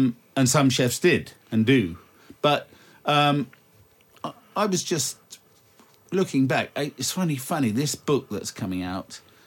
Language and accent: English; Singapore; also born or lived in Malaysia / Indonesia / Thailand; Because I was born and brought up in the Far East.